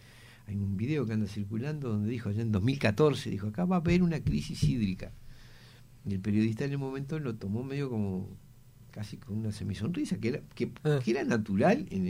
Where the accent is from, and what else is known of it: Uruguay